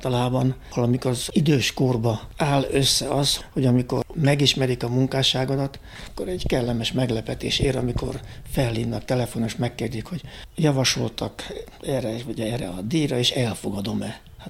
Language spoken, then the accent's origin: Hungarian; Târgu Mureș, Mureș County, Romania; minket Marosvásárhelyeket nem kérdeztek meg a II. Világháború után, hogy hova akarunk tartozni.